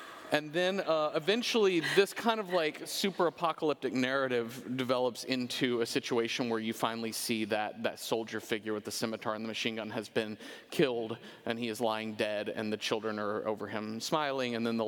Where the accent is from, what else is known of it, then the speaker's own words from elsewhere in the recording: Dallas, Texas, United States; I think the Kennedy assassination is a big one, and growing up in Dallas, that's always like top of mind every November, and is always talked about.